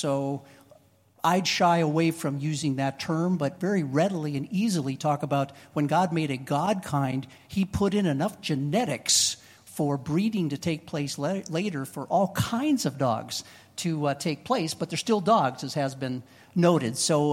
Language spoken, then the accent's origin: English; Utah, United States; I'm from Utah, it's not a problem.